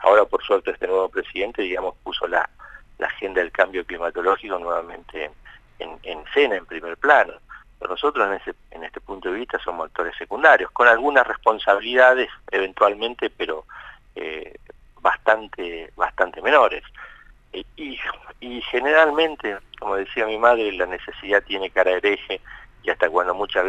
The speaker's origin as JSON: {"language": "Spanish", "region": "Neuquén", "country": "Argentina", "tie": "born or raised there", "said": "yo nací acá en Neuquén, nunca las había, en mis años de vida, nunca había visto este tipo de fenómenos extremos."}